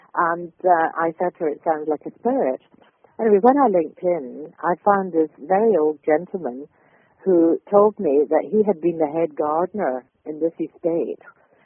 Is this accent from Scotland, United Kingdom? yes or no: yes; Scotland, United Kingdom; I'm a Scot, you probably hear